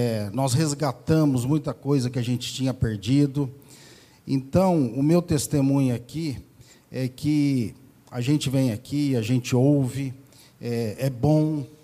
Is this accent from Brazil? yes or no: yes; Paraná, Brazil; eu nasci numa família cristã, sou do Paraná e nasci dentro da igreja.